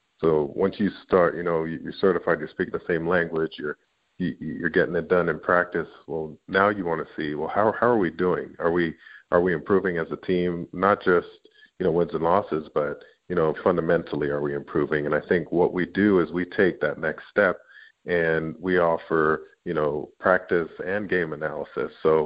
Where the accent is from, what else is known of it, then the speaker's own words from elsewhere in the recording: Canada; We do a lot of work up in Canada. I'm Canadian.